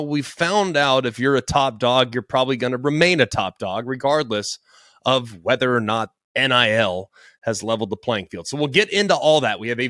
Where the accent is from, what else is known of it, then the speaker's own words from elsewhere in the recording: Dallas, Texas, United States; I'm from Dallas, okay? I love this city, I do.